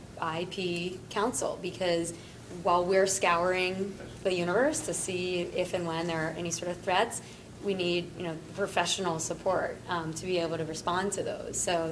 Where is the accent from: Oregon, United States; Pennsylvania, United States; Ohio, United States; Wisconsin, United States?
Pennsylvania, United States; Philadelphia; now in New York City, United States; And I'm from outside of Philadelphia originally, and I live in New York City.